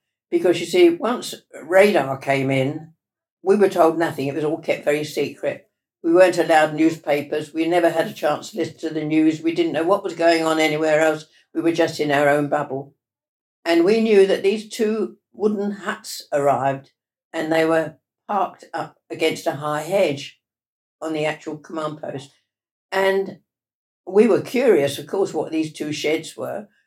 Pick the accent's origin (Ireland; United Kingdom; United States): United Kingdom; Ilford, London; born there; I was born in Ilford in Essex.